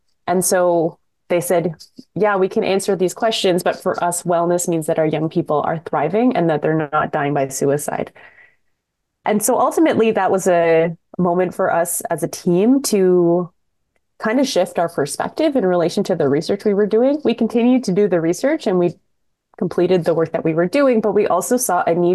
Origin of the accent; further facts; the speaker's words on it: Toronto, Ontario, Canada; I was born and raised in Takaranto, Toronto, and call Toronto home, even though my family comes from Northern Ontario.